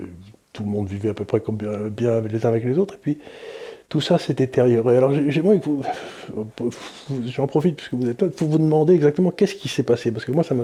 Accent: Syria; born there; Moi, je suis né en Syrie, donc si vous voulez, j'ai des attaches historiques, familiales.

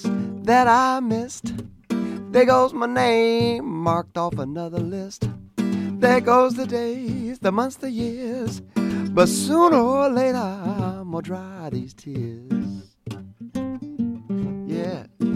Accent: North Carolina, United States; I'm originally from North Carolina, outside of Elon College or Greensboro. I don't know if you're familiar.

